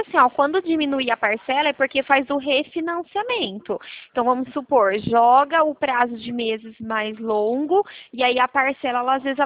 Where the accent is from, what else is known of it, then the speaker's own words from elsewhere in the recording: Araras, São Paulo, Brazil; Eu sou aqui de Araras.